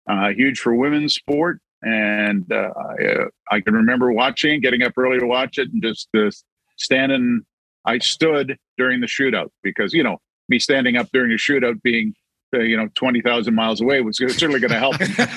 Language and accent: English; Hamilton, Ontario, Canada; I grew up in Hamilton